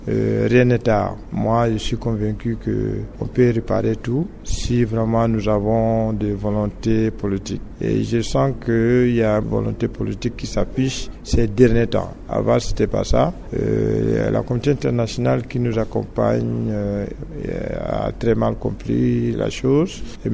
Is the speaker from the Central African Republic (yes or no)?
yes; Central African Republic; Moi, je suis centrafricain